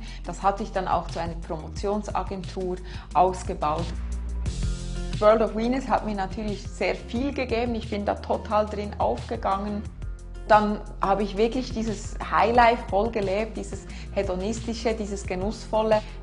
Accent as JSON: {"language": "German", "region": "Bern", "country": "Switzerland", "said": "Ich bin 44 Jahre alt, ich komme aus Bern."}